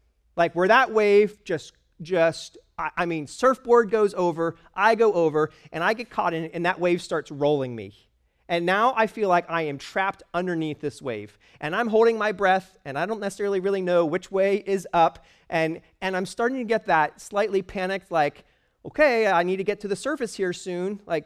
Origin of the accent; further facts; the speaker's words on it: Pennsylvania, United States; Now, I grew up in Pennsylvania, as far from ocean as is possible to be still in Pennsylvania. We lived all the way on the western side of the state.